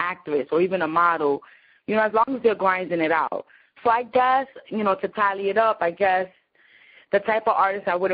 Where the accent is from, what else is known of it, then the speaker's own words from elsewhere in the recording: Bronx, New York, United States; My name is, as Tim said … I'm one of the hottest entrepreneurs out. And, I'm from the Bronx, New York, of course. Shout out to all my New Yorkers.